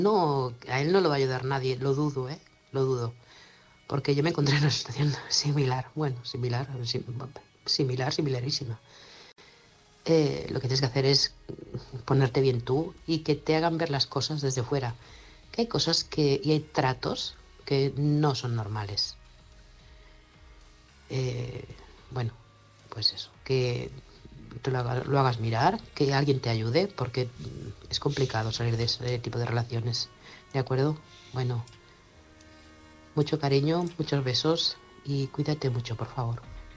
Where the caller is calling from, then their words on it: Manresa, Catalonia, Spain; corresponsal de Manresa, Barcelona.